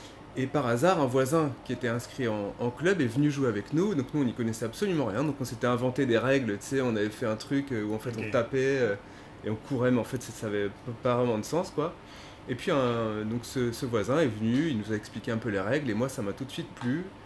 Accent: Lyon, Auvergne-Rhône-Alpes, France; moi je suis de Lyon et j'ai grandi dans une petite ville qui est en banlieue lyonnaise.

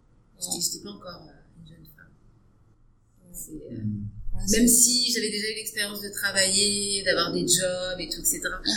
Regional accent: France; parce que je suis française mais avec une culture différente

